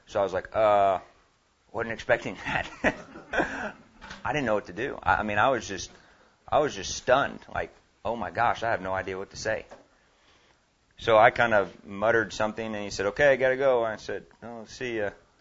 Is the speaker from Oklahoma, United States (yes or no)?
yes; Oklahoma, United States; So I'm from Oklahoma. Most of you guys are from probably Oklahoma, Texas. This is the Bible Belt.